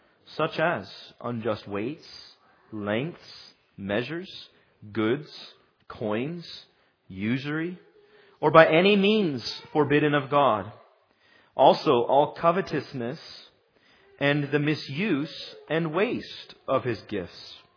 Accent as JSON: {"language": "English", "region": "California", "country": "United States", "said": "It surprises me because I'm from California and we see them all the time there."}